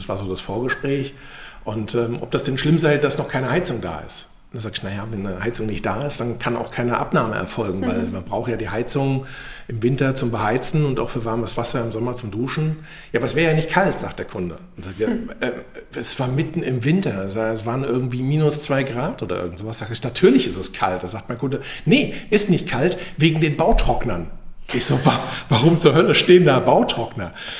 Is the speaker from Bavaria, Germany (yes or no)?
no; Wiesbaden, Hesse, Germany; Also wir sind in Leipzig, ihr seid aus Gera hergekommen, ich bin aus Wiesbaden hier.